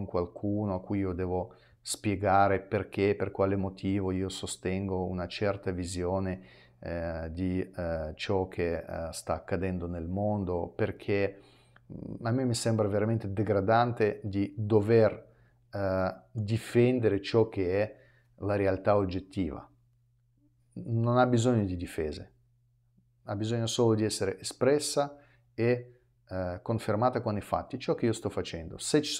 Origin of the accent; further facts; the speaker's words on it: Milan, Lombardy, Italy; da milanese sapevo che ci sono le questioni che sarebbero sicuramente da mettere in realizzazione, perché la nostra città è stata devastata